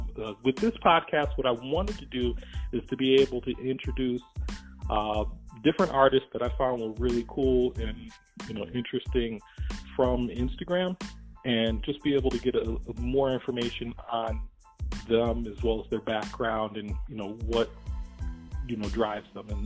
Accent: Rochester, New York, United States; now in Syracuse, United States; I was born and raised there, and I actually just moved to the Syracuse, New York region just about 3 years ago. So far, growing up in Rochester

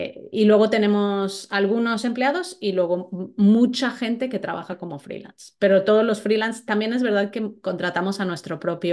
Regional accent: northern Mexico, Mexico; yo soy mexicana y crecí muy cerca de Estados Unidos

